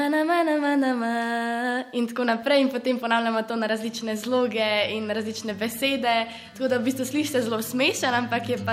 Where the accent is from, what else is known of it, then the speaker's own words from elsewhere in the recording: Škofja Loka, Upper Carniola, Slovenia; stara sem 16 let, prihajam iz Škofje Loke